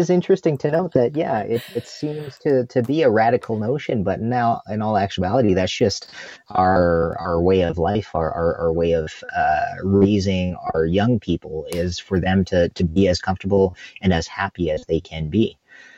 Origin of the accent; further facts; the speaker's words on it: Calgary, Alberta, Canada; now in Saskatoon, Canada; required us to relocate to Calgary, Alberta. And that's where I kind of call my hometown. I like to call myself a little cowtown boy because that's kind of where my home base has been for a number of years